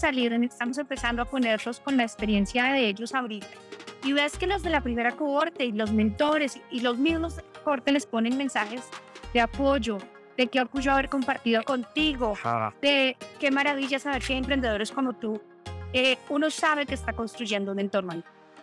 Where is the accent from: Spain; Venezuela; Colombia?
Colombia; ya que siendo colombiana puedo hablar más de mi país que de otro.